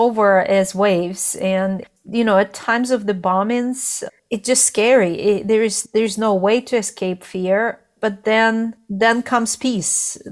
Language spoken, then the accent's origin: English; Eastern Ukraine, Ukraine; also born or lived in Soviet Union; I was born in Ukraine, actually in eastern Ukraine, which was occupied by Russians actually 8 years ago.